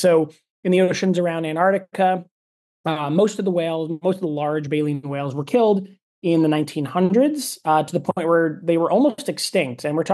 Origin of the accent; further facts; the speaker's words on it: New York, United States; So as a kid, I grew up in New York City, one of the suburbs of New York City.